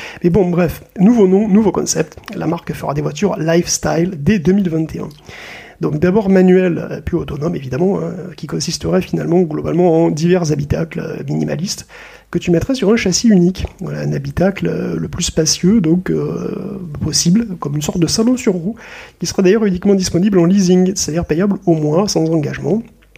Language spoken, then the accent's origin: French; Lyon, Auvergne-Rhône-Alpes, France; vous n'êtes pas sans savoir que je suis lyonnais